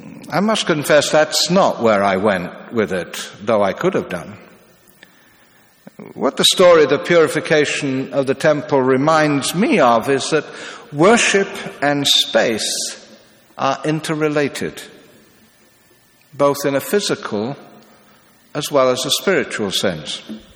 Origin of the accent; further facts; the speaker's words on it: Hull, Yorkshire and the Humber, United Kingdom; I decided I wanted to go to the oldest church in my hometown, St. Mary's, Lowgate, right in the centre of Hull